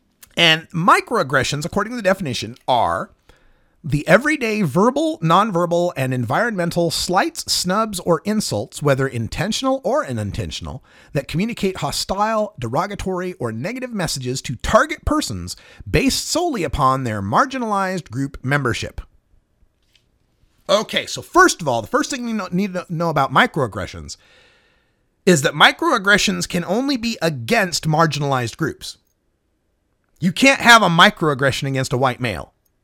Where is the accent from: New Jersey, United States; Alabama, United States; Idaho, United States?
Idaho, United States; But I'm from Idaho, right?